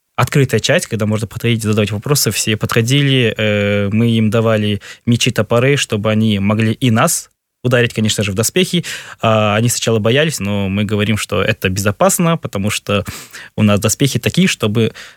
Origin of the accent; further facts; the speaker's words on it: Kyrgyzstan; я, Руслан, Кристина, Вика, все мы из Кыргызстана.